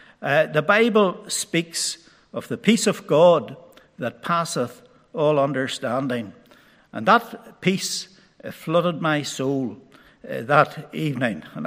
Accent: Crossgar, Northern Ireland, United Kingdom; I want to say a little bit now about growing up in the Crossgar congregation. I spent my formative years there

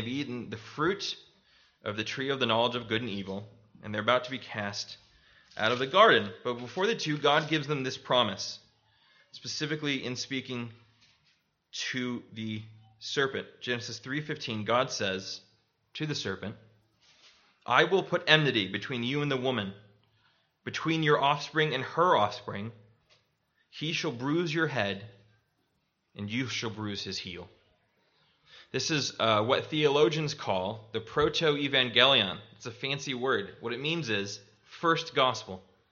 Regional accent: Arizona, United States; Now, I was born and raised in Arizona. I don't think we have any pike.

